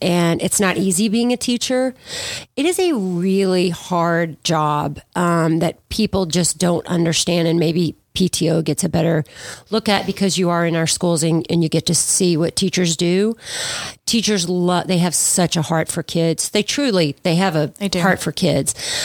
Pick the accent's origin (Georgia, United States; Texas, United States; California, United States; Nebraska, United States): Texas, United States; Pasadena; I grew up in Pasadena.